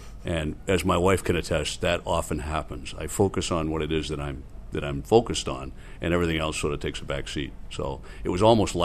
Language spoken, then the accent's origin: English; Maine, United States; Born and bred in Maine, and it's where my heart is.